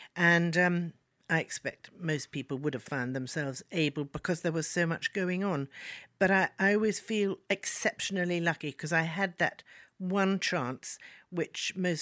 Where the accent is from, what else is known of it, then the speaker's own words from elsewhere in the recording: India; born there; I was born in India.